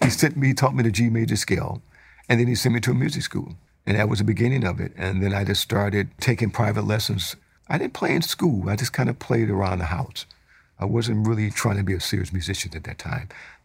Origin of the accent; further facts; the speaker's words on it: Detroit, Michigan, United States; born there; I was born in Detroit, Michigan.